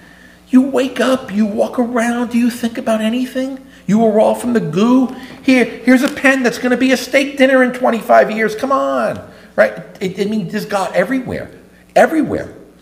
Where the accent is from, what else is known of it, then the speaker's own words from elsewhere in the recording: New York City, New York, United States; I grew up in New York City.